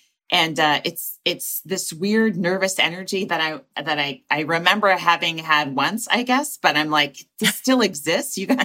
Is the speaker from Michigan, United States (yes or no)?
no; Walnut Creek, California, United States; now in New York, United States; Yeah. I started in 87 and I was from Walnut Creek.